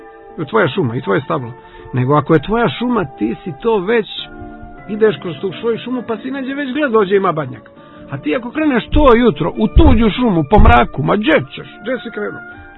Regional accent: Montenegro; jer mi smo, moja porodica je iz Stare Crne Gore, ali smo odrasli dolje na Primorju

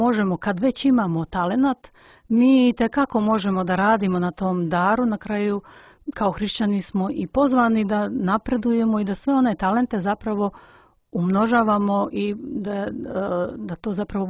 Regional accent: Montenegro; prvi hor koji je osnovan u tom obnavljanju duhovnog života kod nas u Crnoj Gori.

